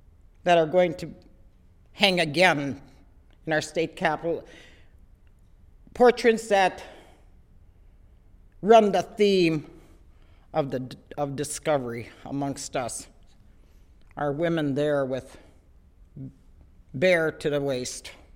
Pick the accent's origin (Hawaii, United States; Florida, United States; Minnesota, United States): Minnesota, United States; you know, Minnesota, the reason we as American Indians, Ojibwe, Dakota, Anishinaabe people, the reason why we're Episcopalians or Roman Catholics